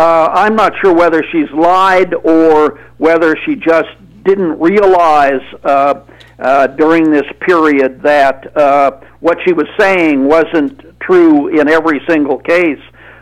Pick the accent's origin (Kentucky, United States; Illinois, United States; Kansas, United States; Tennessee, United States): Kansas, United States; I'm a Kansan, so I'm a Midwesterner like you and your listeners, and I come from a farm family out in western Kansas